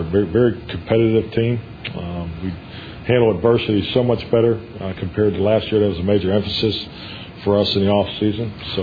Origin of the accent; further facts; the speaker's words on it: Pittsburgh, Pennsylvania, United States; I mean, I think Pittsburgh. I'm proud of my hometown. I grew up the right way, so.